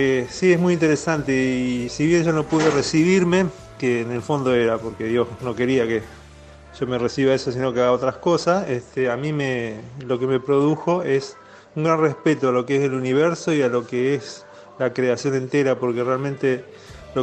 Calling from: Santa Fe, Argentina; de Santa Fe.

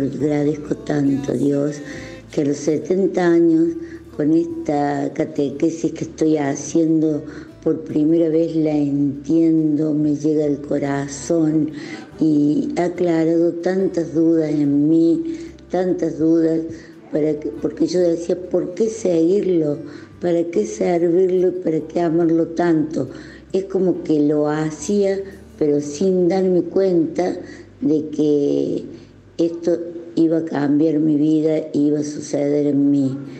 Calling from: Córdoba, Argentina; de Córdoba.

